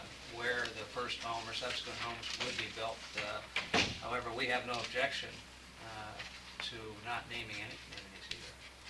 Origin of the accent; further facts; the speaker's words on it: Alaska, United States; I was born and raised outside the Anchorage area, okay, as opposed to inside it.